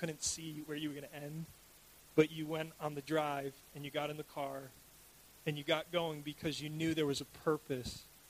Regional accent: New York, United States; For me, I grew up in New York. A lot of people like basketball there.

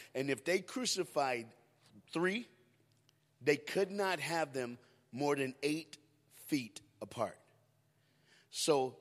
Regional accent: United States; But see, I'm an American, so let me put that in American terms.

